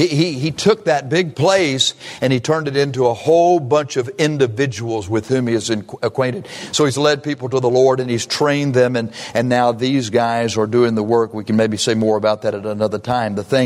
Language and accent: English; Beeville, Texas, United States; I said, I'm from Beeville, a city there in Texas between San Antonio and Corpus Christi.